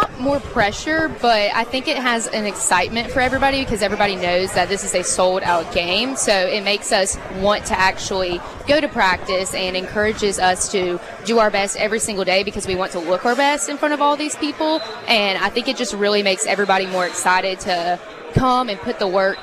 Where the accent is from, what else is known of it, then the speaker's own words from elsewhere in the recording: Ocean Springs, Mississippi, United States; I'm from Ocean Springs.